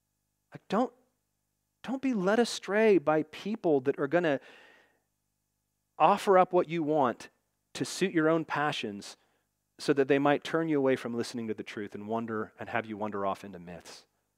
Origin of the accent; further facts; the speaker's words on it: Seattle, Washington, United States; I came from Seattle, kind of a secular place down here.